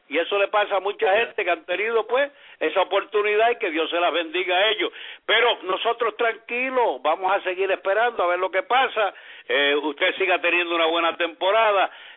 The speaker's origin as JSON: {"language": "Spanish", "country": "Puerto Rico", "said": "lo lloré como puertorriqueño. Es un honor y un orgullo ver al puertorriqueño en una actitud como esa"}